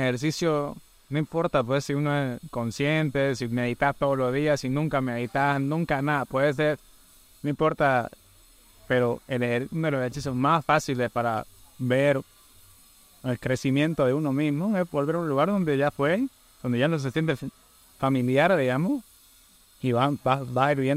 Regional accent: Bolivia; ahorita que vengo de Brasil, imagínate, es como que hasta ellos reaccionaban, pucha, los bolivianos no viajan tanto, me decían. Es raro ver bolivianos por acá, yo.

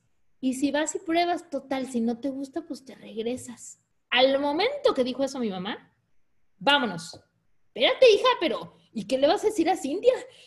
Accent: Ocotlán, Jalisco, Mexico; also born or lived in Monterrey; para mí, de Ocotlán a Monterrey fue un paso grande, ¿no?

